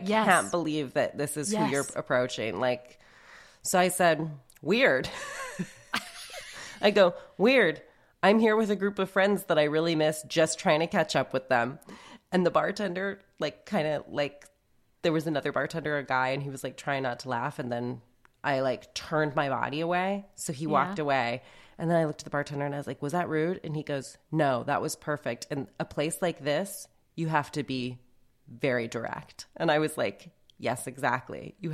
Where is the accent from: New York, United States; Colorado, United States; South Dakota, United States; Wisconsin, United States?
Colorado, United States; Denver; Where are you from? And I was like, Denver.